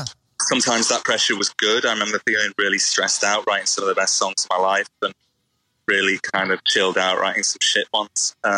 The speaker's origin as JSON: {"language": "English", "town": "Liverpool", "region": "North West England", "country": "United Kingdom", "said": "And I don't think we sound particularly like we're from Liverpool."}